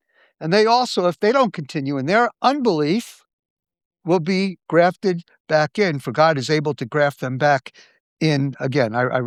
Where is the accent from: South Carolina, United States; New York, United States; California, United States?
New York, United States; Brooklyn; And now, I am from Brooklyn. So when I start talking about horticultural issues, take it with a grain of salt.